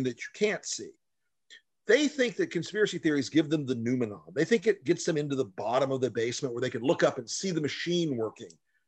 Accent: the South, United States; Listen, I'm a Southerner. I love fried chicken.

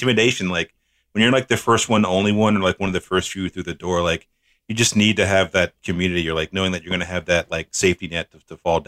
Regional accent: the South, United States; accent: Southern; Ignore my Comixology. Ignore my southern accent.

